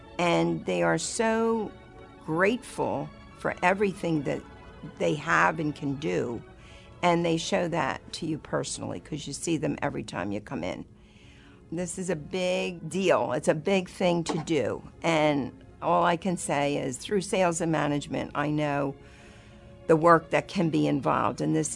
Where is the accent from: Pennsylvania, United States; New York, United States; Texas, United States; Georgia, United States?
Pennsylvania, United States; Worcester; I'm from Worcester, Pennsylvania.